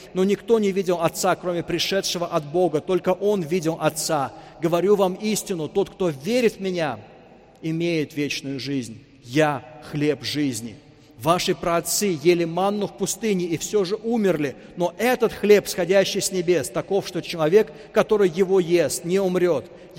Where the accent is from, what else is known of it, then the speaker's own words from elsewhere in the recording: Moscow, Russia; Я вырос в Москве, я знаю, что это такое.